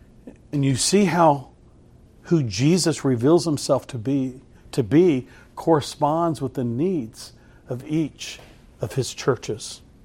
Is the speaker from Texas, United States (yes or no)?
yes; Texas, United States; I'm sorry. I'm from Texas. I'm sorry. I'll just stop.